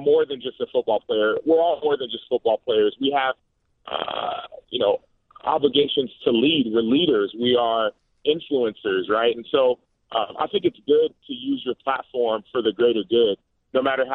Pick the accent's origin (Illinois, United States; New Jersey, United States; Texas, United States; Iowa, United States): Texas, United States; In fact, even though I grew up in Texas, my brother, he was the first one in … to play football.